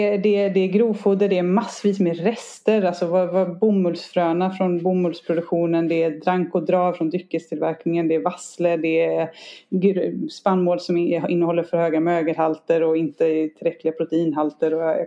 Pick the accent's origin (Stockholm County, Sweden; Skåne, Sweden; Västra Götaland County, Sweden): Västra Götaland County, Sweden; Bokenäset; om man tar liksom hemma på Bokenäset där jag är ifrån, så var det liksom en ko i varje vägkrök ungefär.